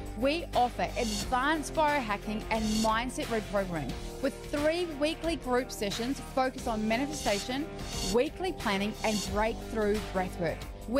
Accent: Twizel, Canterbury, New Zealand; I grew up in some snow because I grew up in Twizel. And I grew up snowboarding and skiing

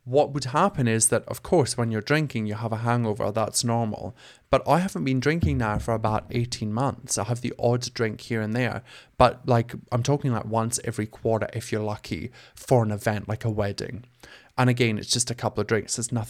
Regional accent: Scotland, United Kingdom; moved away as an adult; I have been on a journey since I left my hometown at 19. I'm 33 now. I've been on a journey to fix myself. Growing up as a queer kid in a rural town in Scotland, being a musical theatre nerd, not a sporty person

